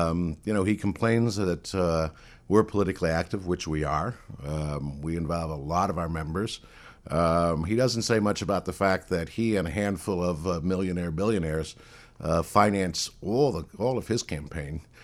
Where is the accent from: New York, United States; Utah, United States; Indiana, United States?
Indiana, United States; Gary; My father was a steelworker. I grew up in Gary.